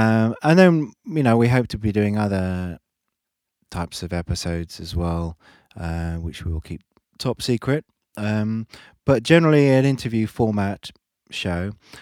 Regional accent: England, United Kingdom; Well, I'm from England. We're both from England. And I always felt from an early age that I wanted to escape the grey skies of England.

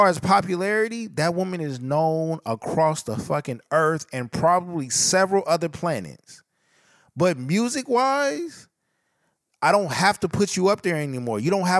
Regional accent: West Coast, United States; I'm from the West Coast. I know that shit is not going to go.

